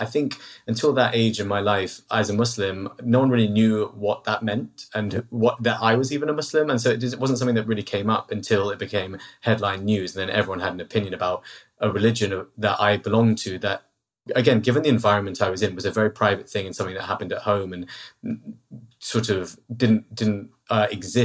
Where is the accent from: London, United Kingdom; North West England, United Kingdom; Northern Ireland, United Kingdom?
London, United Kingdom; as a Londoner, born and raised in London, taking the tube to and from school